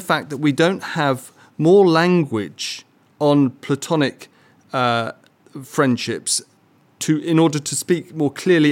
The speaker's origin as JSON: {"language": "English", "country": "United Kingdom", "said": "It's all messy and difficult and awkward, especially if we're British."}